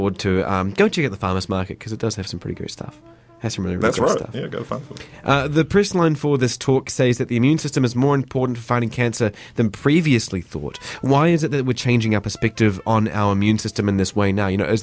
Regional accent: Invercargill, Southland, New Zealand; Because I'm from Invercargill, Southland.

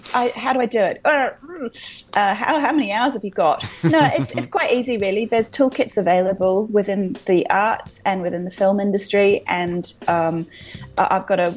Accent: London, United Kingdom; I'm in London. Yes, I was very London's my hometown.

